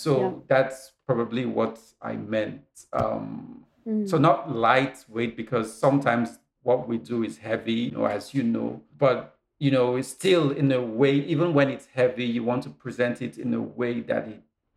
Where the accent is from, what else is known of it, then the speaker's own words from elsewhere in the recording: Nigeria; I would love to broaden my scope to write what's closest to me as a Nigerian.